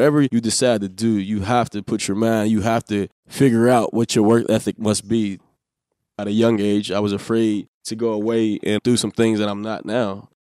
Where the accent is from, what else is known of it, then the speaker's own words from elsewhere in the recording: Pennsylvania, United States; Growing up in Northview, we really didn't see it.